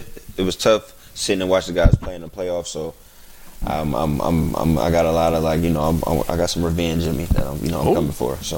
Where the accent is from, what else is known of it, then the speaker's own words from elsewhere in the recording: Ohio, United States; because I grew up in Ohio, Cleveland, Youngstown, where everybody cheered for LeBron.